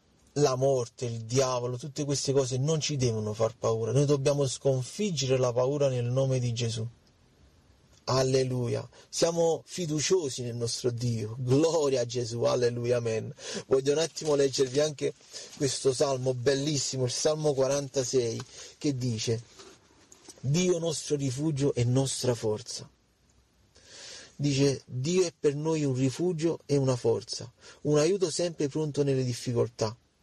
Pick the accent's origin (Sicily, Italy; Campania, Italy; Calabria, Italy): Campania, Italy; Naples; io ad esempio sono di Napoli, abito a Napoli